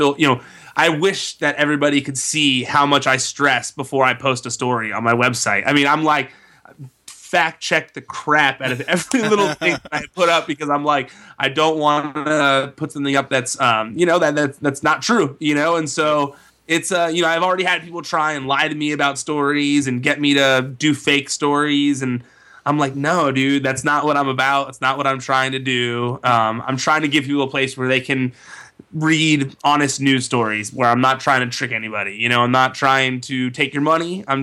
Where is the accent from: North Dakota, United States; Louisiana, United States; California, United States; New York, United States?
California, United States; I try my best not to say all the time, but I'm from California, so I can't help it.